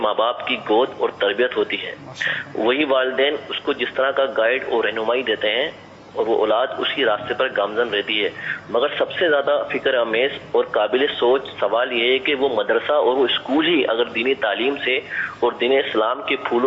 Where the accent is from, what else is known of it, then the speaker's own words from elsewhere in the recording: Karachi, Sindh, Pakistan; now in United Arab Emirates; عرض کر رہا ہوں متحدہ عرب امارات سے, میں کراچی کا رہنے والا ہوں.